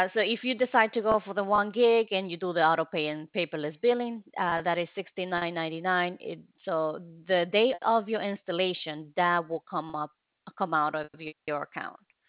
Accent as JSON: {"language": "English", "country": "Dominican Republic", "said": "Yes, I am from the Dominican"}